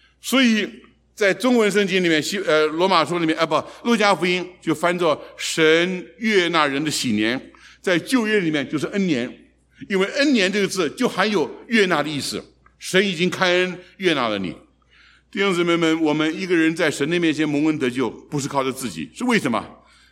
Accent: China; 像我们中国人的思想，只要你一个人有教育总有希望

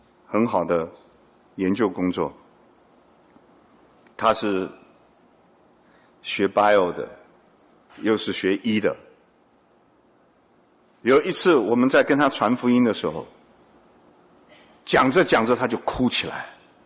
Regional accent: China; 这是为什么我们中国人骂了人呢、啊？说你不是人，这是骂人的话

